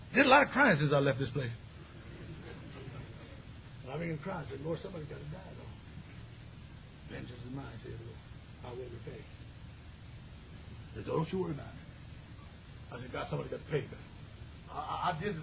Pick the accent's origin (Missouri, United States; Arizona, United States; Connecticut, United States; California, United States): California, United States; Riverside